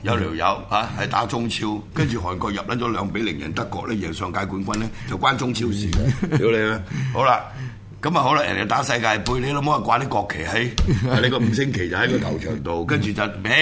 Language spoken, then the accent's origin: Cantonese; Hong Kong; 真系我们香港人嘅老祖宗啊